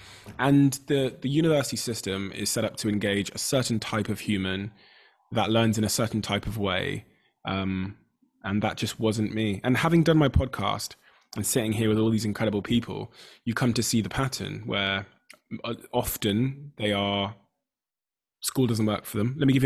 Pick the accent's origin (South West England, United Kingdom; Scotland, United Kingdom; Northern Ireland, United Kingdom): South West England, United Kingdom; Plymouth; also born or lived in Botswana; So I was born in Africa, in Botswana, came to the UK when I was a baby, 3 or 4 years old, moved to Devon in Plymouth, and joined school